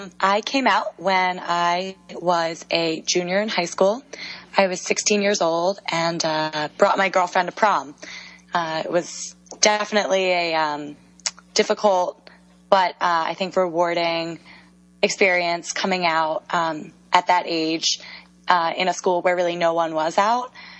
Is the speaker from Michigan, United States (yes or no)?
no; Pennsylvania, United States; So I'm from Pennsylvania, okay. Pennsylvania native, Philly suburbs. It's called Bucks County. I went to a Central Bucks West High School.